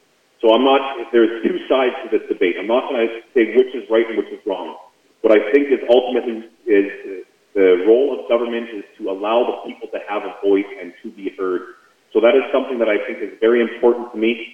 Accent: Summerland, British Columbia, Canada; born there; also born or lived in Ashcroft / Alberta; now in Salmon Arm, Canada; I was born in Summerland. I lived in Ashcroft. We moved to Alberta with the family. And when we got married, we had visited here so many years in a row that we decided to finally move here. And we've been here for 2.5 years.

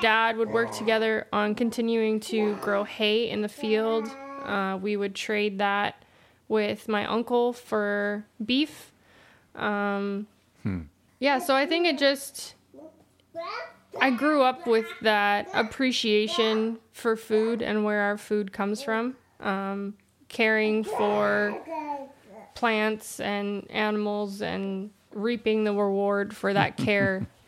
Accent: Salmon Arm, British Columbia, Canada; And then I was born in Salmon Arm, grew up on that property my whole life. Hmm. I've never actually had any other address in my life.

